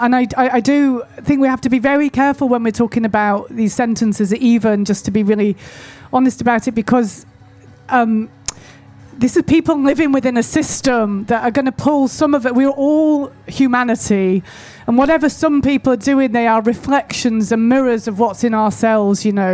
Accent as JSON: {"language": "English", "town": "Stroud", "region": "South West England", "country": "United Kingdom", "tie": "born or raised there", "said": "Stroud that quite understandably is angry and polarised. And so there's a polarisation happening in my hometown."}